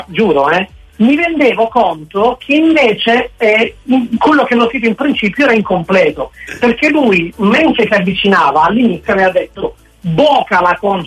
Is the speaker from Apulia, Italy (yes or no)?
yes; Bari, Apulia, Italy; sono metà pugliese, sono nato e vissuto a Bari, ma da genitori e famiglia di Palermo e Pantelleria.